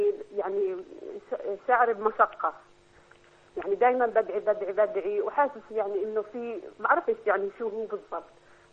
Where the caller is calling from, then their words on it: Ramallah, West Bank, Palestine; أنا معاك من الضفة من رام الله.